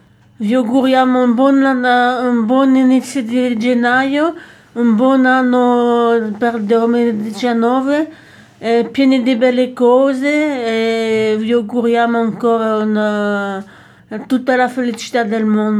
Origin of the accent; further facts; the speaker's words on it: France; accent: French; Italian is a second language; con il mio accento francese, mi scusi, ma...